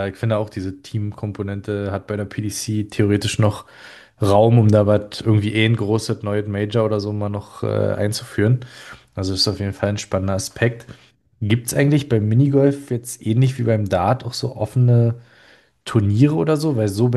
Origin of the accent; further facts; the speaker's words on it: Germany; ich komme aus Deutschland und war im Urlaub zu 70% immer in Schweden.